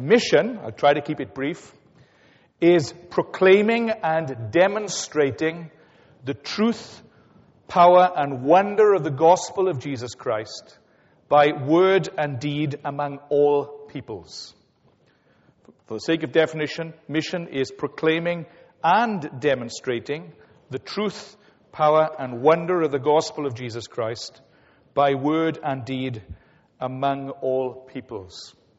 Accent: Wales, United Kingdom; accent: Welsh; Though I dare say some of you are struggling with my Welsh accent, or my Wenglish, as we say in Wales.

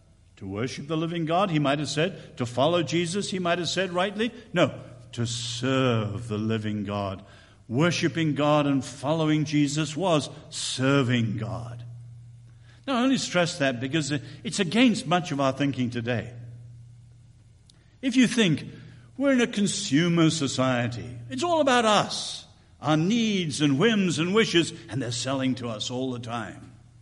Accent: China; also born or lived in India; I grew up under Buddhism in China.

